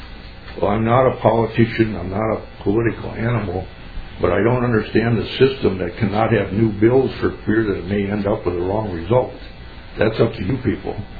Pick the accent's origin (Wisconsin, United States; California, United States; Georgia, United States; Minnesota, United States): Minnesota, United States; I am a native Minnesotan, and I'm proud of that.